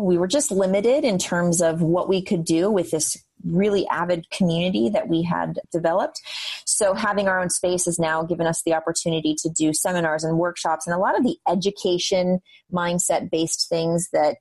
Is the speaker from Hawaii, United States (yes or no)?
yes; Hawaii, United States; I grew up in Hawaii. So I know, tough life, right? Grew up in Hawaii.